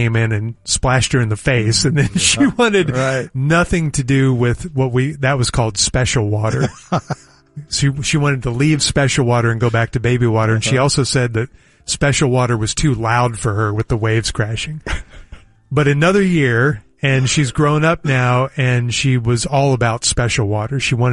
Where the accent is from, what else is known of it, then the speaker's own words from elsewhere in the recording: Texas, United States; somehow, I guess because I'm a Texan, I have chosen my two favorite now and common vacation destinations